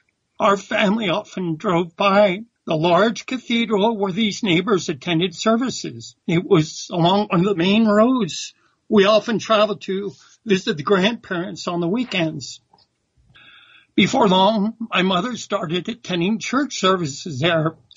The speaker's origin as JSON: {"language": "English", "region": "New York", "country": "United States", "tie": "born there", "said": "I was born in August 1952. Our family, mom, dad, and one older sister lived on Long Island, New York."}